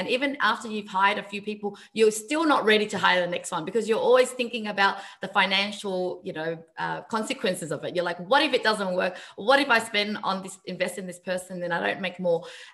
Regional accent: Vietnam; now in Australia; So coming from Vietnam, I grew up in Vietnam, pretty much similar to the Philippines.

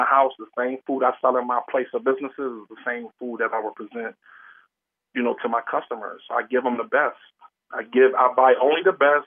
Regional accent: Buffalo, New York, United States; I'm from Buffalo, and then being in Buffalo, we had a mild, medium, hot suicide.

